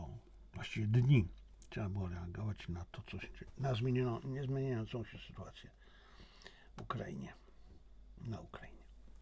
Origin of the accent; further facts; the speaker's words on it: China; To znaczy, jest różnica między mną a reprezentującym chiński punkt widzenia, bo ja jestem Chińczykiem.